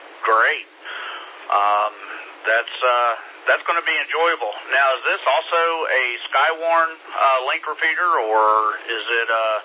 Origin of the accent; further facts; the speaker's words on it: Georgia, United States; I came from Georgia, actually West Georgia, about 25 miles west of Atlanta is where I was living.